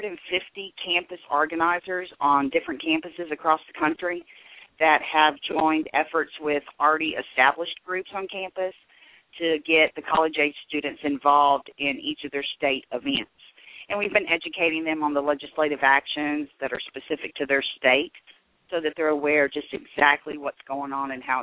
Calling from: Louisiana, United States; Hi, this is … I'm calling from Louisiana

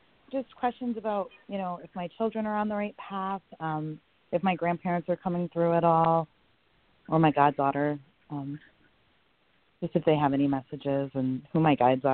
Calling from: Milford, Connecticut, United States; from Milford, Connecticut.

